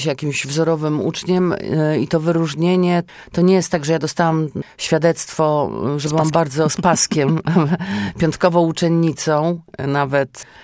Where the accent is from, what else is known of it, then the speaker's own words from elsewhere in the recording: Białystok, Podlaskie Voivodeship, Poland; na przykład w moich rodzinnych stronach. Ja jestem, że tak powiem, wschodnia. W Białymstoku, w okolicach jest bardzo dużo ludzi